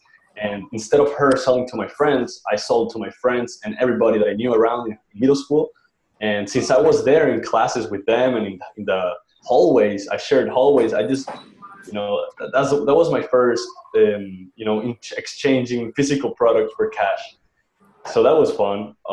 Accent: Colombia; English is a second language; I'm from Colombia.

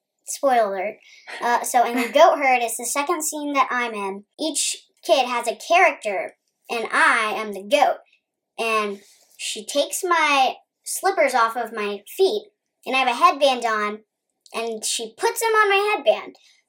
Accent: Huntsville, Alabama, United States; So I am 9 years old. I am from Huntsville, Alabama.

